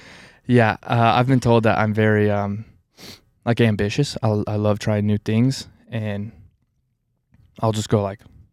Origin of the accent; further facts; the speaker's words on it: Idaho, United States; I think born and raised in Idaho.